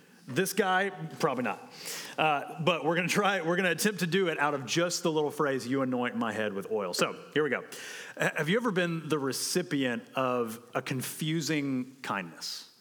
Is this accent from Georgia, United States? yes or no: yes; Atlanta, Georgia, United States; I grew up in Atlanta, so they invite me to the Six Flags hang.